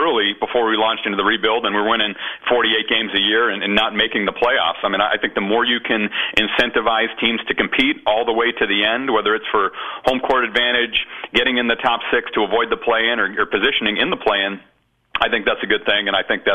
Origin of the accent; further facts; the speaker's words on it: Boston, Massachusetts, United States; I'm from the Boston area. I worked for the franchise for a decade.